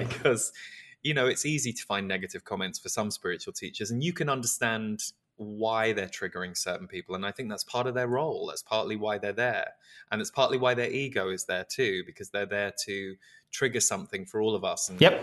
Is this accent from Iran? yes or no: no; England, United Kingdom; moved away as an adult; Well, I'm a Brit, so, you know, I lived in England till I was about 35.